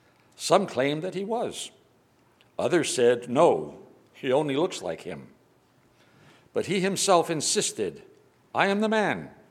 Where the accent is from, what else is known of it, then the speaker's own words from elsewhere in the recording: Scotland, United Kingdom; born there; I was born in Scotland. You can gather that by my accent, right?